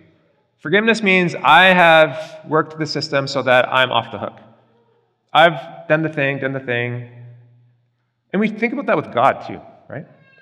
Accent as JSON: {"language": "English", "region": "Alberta", "country": "Canada", "said": "But I came from Alberta, so I had Alberta student loans and I had federal student loans. Being from Alberta"}